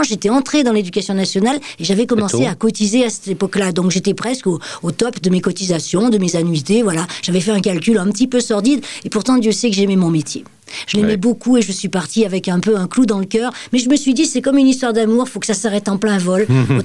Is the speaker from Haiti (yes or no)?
no; Grenoble, Auvergne-Rhône-Alpes, France; also born or lived in Haute-Savoie; je suis née en Haute-Savoie, mais très vite installée à Grenoble avec mes parents. J'ai fait toute ma scolarité et mes études à Grenoble.